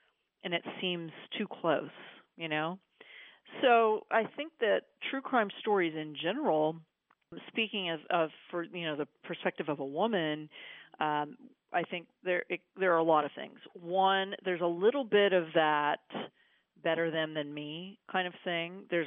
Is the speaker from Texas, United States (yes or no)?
yes; Austin, Texas, United States; Well, I grew up in Austin, Texas, and, you know, born and raised, very proud Texan.